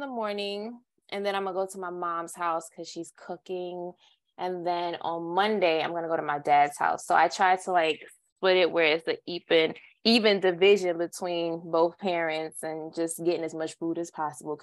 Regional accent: Mount Vernon, New York, United States; now in Bronx, United States; Well, funny enough, I'm originally from Mount Vernon. So I was raised in Mount Vernon. My dad lived in the Bronx and I would go back and forth growing up.

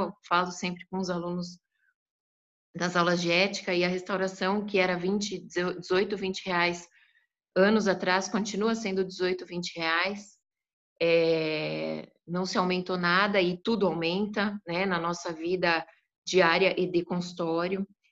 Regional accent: Paraná, Brazil; Então, eu sou aqui do Paraná

